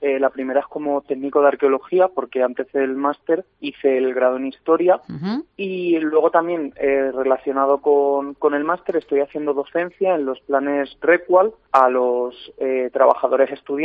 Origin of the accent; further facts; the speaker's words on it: Puertollano, Castilla-La Mancha, Spain; Yo soy de Puerto Llano.